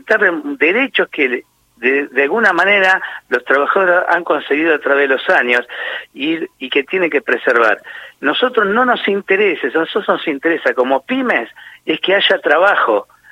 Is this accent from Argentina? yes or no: yes; Argentina; lo que nosotros queremos en la Argentina como argentinos